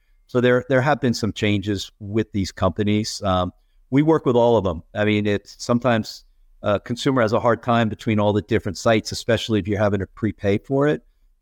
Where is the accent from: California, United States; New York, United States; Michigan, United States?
New York, United States; now in Nashville, United States; In the U.S., I'm from the New York area, even though I live in Nashville now.